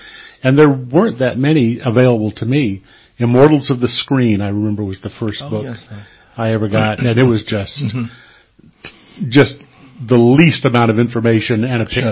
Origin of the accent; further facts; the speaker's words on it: South Carolina, United States; I grew up in South Carolina where there were no books, and so finding anything at all at the local library was a...